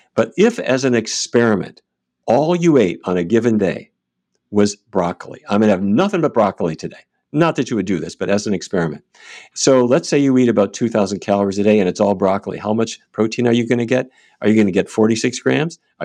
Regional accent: Fargo, North Dakota, United States; When I was a kid growing up in Fargo, North Dakota, the center of the meal was meat.

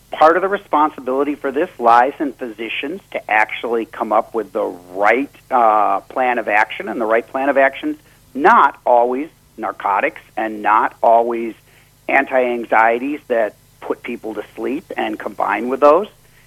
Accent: Seattle, Washington, United States; I'm from Seattle, and Washington State has a program that's called its Seven Best Practices.

